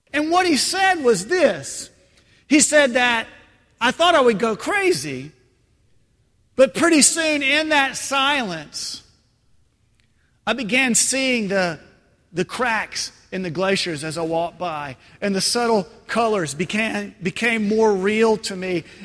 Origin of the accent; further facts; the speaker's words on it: Nashville, Tennessee, United States; I grew up in Nashville, Tennessee, and if you know anything about Nashville, you know Nashville is completely full of music.